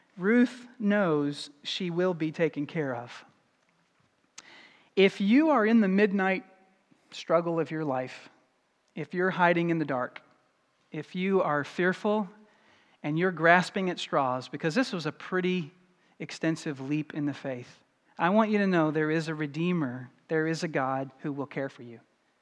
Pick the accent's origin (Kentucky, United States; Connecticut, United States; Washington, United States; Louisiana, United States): Kentucky, United States; I grew up in Kentucky. Lisa and I got married in Louisville